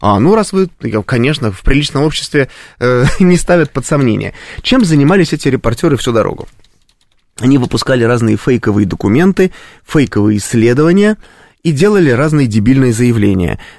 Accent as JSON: {"language": "Russian", "country": "Russia", "said": "я журналист из России"}